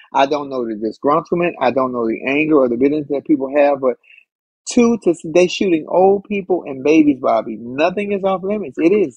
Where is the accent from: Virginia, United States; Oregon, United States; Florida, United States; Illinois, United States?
Illinois, United States; Chicago; I can't because my home state, my hometown, Chicago, Illinois, was off the rails this weekend.